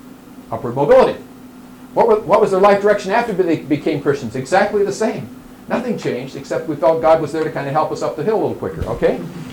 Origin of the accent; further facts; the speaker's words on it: San Francisco, California, United States; San Francisco. I'm from San Francisco.